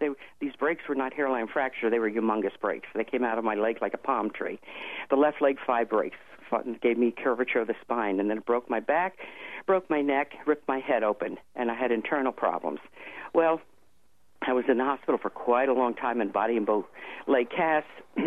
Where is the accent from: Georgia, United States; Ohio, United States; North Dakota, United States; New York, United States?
New York, United States; moved away as an adult; also born or lived in New Jersey; now in California, United States; we had just moved to California because I'm an East Coast person. I'm from New York, New Jersey.